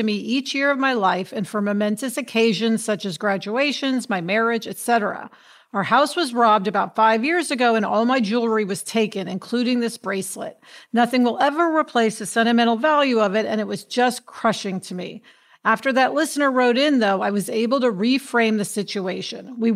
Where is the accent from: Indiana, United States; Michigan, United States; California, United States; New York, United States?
New York, United States; I'm a New Yorker as well and can keep up with fast talkers